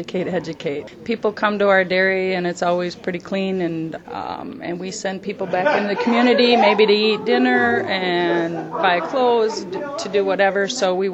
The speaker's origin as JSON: {"language": "English", "town": "Lancaster", "region": "Wisconsin", "country": "United States", "said": "we're from Lancaster, Wisconsin."}